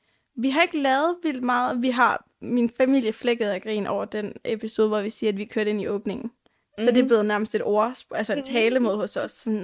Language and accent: Danish; Jutland, Denmark; Så det var godt, jeg var hjemme i Jylland.